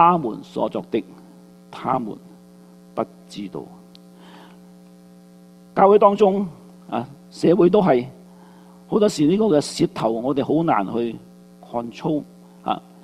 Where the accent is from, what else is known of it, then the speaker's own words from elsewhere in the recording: China; 特别我哋中国人吓、啊，有仇不报非君子吓、啊。